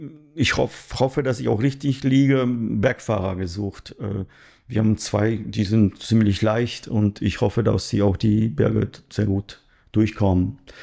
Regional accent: Poland; auch die Rundfahrt wird organisiert, auch von meinem ehemaligen Verein in Krakau, wo ich auch selber gefahren bin.

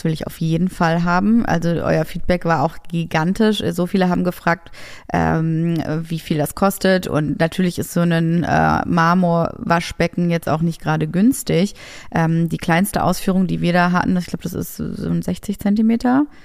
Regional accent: Essen, North Rhine-Westphalia, Germany; Ich komme ja aus Essen

